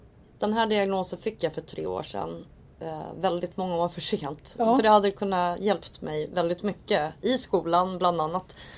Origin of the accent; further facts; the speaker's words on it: Tyresö, Stockholm County, Sweden; Jag är uppväxt i Tyresö. Jag har alltid bott i Tyresö. Började skolan i Fårdala. Och jag är 37 år, eller fyller 37, så att jag är född 78.